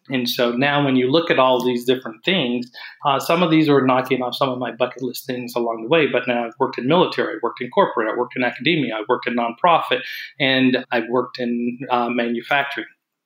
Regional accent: Raleigh, North Carolina, United States; I grew up in Raleigh, North Carolina, product of my mom and dad.

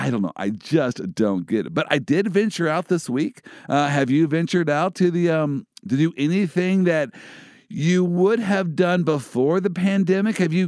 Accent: Midwest, United States; I'm from the Midwest here.

